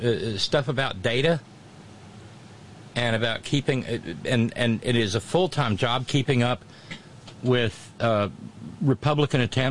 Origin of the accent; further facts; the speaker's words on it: the South, United States; there's so much wrong with the South, and I can say that as a Southerner.